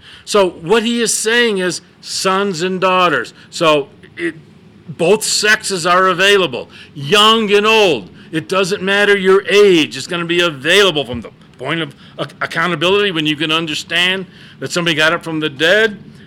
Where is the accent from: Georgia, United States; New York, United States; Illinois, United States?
Illinois, United States; Chicago; there was Stanislaus in the area of the Chicago area. I'm from the Polish area, and so St. Stanislaus was from that area, and we had St. Casimir and all the ski names that were there.